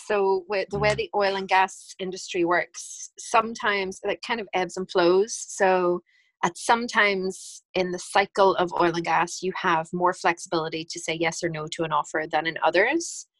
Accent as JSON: {"language": "English", "town": "Houston", "region": "Texas", "country": "United States", "tie": "born or raised there", "moved": "as an adult", "lives_now": "Northern Ireland", "said": "Houston will always be my home. I feel like I did all of my growing up in Houston."}